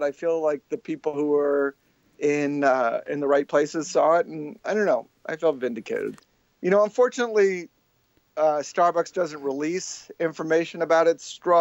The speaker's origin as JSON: {"language": "English", "town": "Seattle", "region": "Washington", "country": "United States", "tie": "born or raised there", "moved": "yes", "said": "I grew up on Capitol Hill in the 1970s and 80s, and then I moved away, but I stayed a lifelong Sonics fan that whole time."}